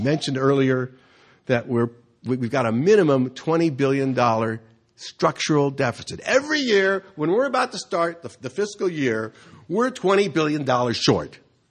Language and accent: English; California, United States; I grew up in California. I grew up in the 50s and 60s.